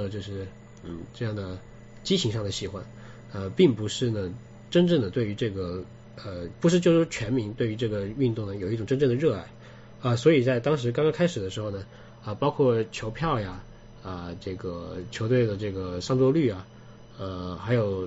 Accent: China; 就像可能像乒乓球之于我们中国人一样

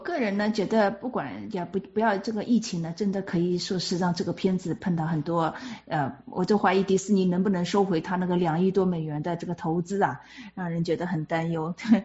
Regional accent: Shanghai, China; 我们上海那边是没有左宗棠鸡，

